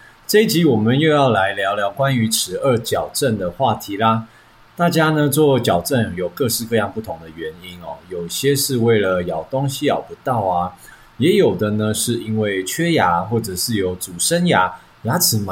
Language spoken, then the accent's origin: Chinese; Taiwan; 所以说这个结果能不能被解释在我们台湾人身上呢？